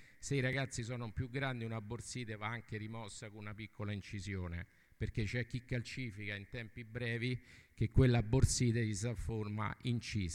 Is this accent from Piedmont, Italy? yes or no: no; Rome, Lazio, Italy; sono da Roma